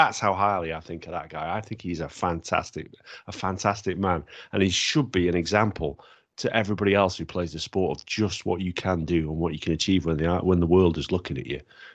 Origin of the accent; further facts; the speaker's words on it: Wales, United Kingdom; I mean, bear in mind I'm Welsh and, you know, I'm not that vested in how England